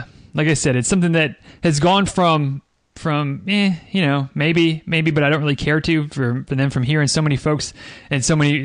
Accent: Michigan, United States; Yeah, I'm from Northern Michigan.

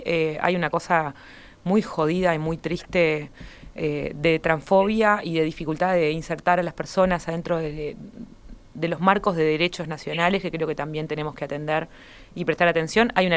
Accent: Colonia, Uruguay; Me tocó marchar el sábado en Colonia, fue muy lindo, nunca había ido a la marcha en el interior, a marchar en mi pueblo

